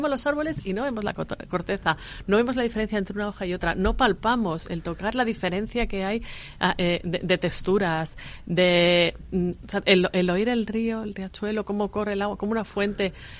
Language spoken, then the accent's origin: Spanish; Madrid, Community of Madrid, Spain; una zona que yo descubrí por primera vez, siendo madrileña.